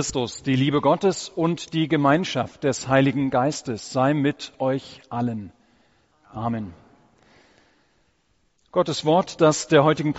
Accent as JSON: {"language": "German", "country": "South Africa", "moved": "yes", "said": "ich war Anfang Juni für eine kurze Woche in meiner alten Heimat Südafrika gewesen."}